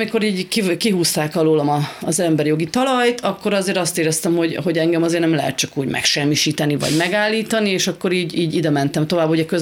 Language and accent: Hungarian; Carei, Satu Mare County, Romania; Abban az időben, ahol én felnőttem, Nagy Károlyban, ott nem volt szemét